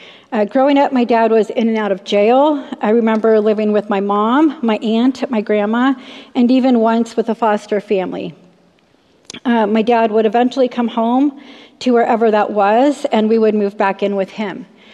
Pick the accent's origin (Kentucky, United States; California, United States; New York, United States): California, United States; Long Beach; born there; Okay, so I was born in Long Beach, California in 1976. I'm the oldest of eight siblings.